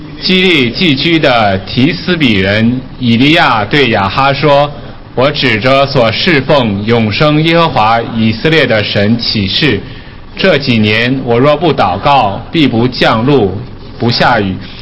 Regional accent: China; 我们中国人或者说我们东方人特别喜欢说这七个字

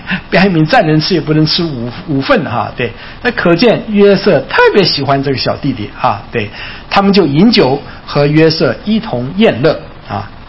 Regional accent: Taiwan; also born or lived in Hunan; 我是生在湖南哈，但我六个月大的时候我们全家就到台湾来，但是我的二姐却留在我的老家啊。那个时候是1947年的时候啊

